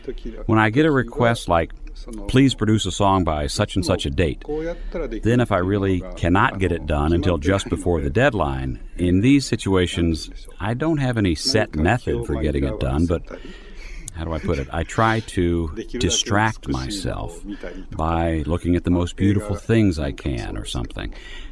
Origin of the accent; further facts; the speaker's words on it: Oda, Ehime, Japan; also born or lived in Kobe / Matsuyama; Well, I was born in Kobe, and my earliest memories are of living in a place called Teramuraza Odacho, Kamiyukena-gun in Ehime Prefecture on Shikoku Island. I was raised there in the mountains until I was around 12 when we moved nearby to Matsuyama City.